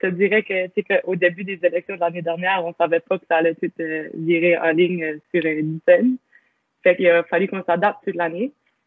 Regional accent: Edmonton, Alberta, Canada; now in Moncton, Canada; Je suis originaire du Nord-Ouest, d'Edmonton, plus précisément. Puis ça fait déjà depuis 2016 que je suis étudiante à l'Université de Moncton, campus de Moncton.

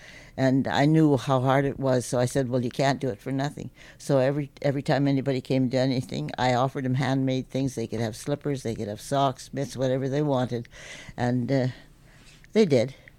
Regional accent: Revelstoke, British Columbia, Canada; I live in the Big Eddy, and I was born here in Revelstoke, 1932. I've lived here all my life.

